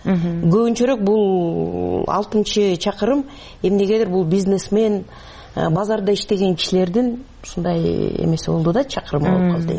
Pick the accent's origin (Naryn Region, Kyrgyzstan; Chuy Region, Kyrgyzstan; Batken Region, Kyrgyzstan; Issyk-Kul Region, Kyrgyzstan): Issyk-Kul Region, Kyrgyzstan; Balykchy; Мен өзүм Көлдөнмүн, Рыбачы Балыкчы шаарынанмын.